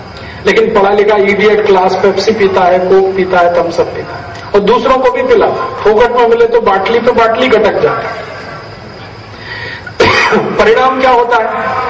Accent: Uttar Pradesh, India; मेरे माता पिता दोनों किसान हैं और खेती करते हैं, उत्तर भारत में अलीगढ़ जिले में हमारा गांव है।

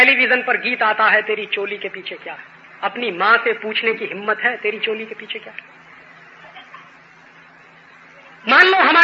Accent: Allahabad, Uttar Pradesh, India; मैंने मेरे शहर में सर्वे कराया था इलाहाबाद में

